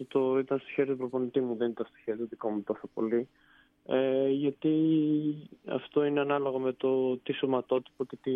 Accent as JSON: {"language": "Greek", "town": "Serres", "region": "Central Macedonia", "country": "Greece", "tie": "born or raised there", "said": "είμαι από Σέρες, σπουδάζω Σέρες, Σέρες γεννήθηκα, Σέρες μεγάλωσα και πιστεύω ότι θα μείνω αρκετά χρόνια ακόμα εδώ. Εδώ είναι οι γονείς μου, οι φίλοι μου, ο προπονητής μου, εδώ είναι το περιβάλλον μου."}